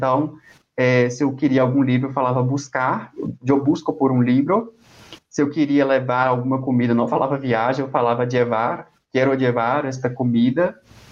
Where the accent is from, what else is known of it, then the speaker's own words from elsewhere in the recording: Brazil; Se as pessoas perguntassem, do meu sotaque, alguma coisa assim, eu falava que eu era brasileiro